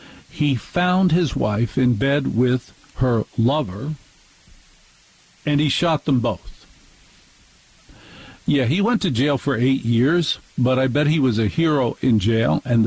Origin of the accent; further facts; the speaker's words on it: New Jersey, United States; I grew up in North Jersey.